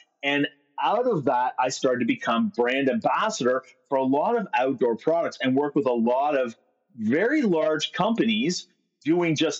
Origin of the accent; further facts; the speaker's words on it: Canada; I grew up on a farm. And as a Canadian farmer who watched his family struggle from paycheck to season to crop to boom to bust